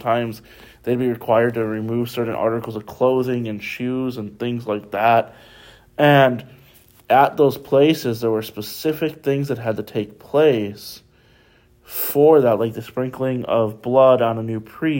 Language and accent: English; Illinois, United States; I grew up in Illinois, so he wasn't the president yet, but President Obama was senator for the state of Illinois.